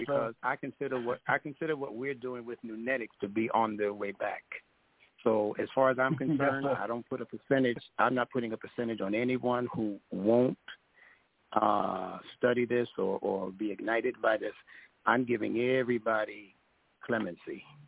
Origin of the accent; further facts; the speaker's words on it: Kansas City, Missouri, United States; Kansas City, Missouri.